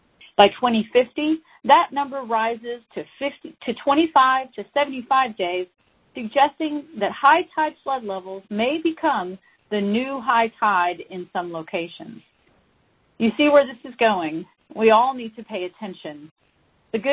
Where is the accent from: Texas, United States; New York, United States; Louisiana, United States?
Texas, United States; In my home state of Texas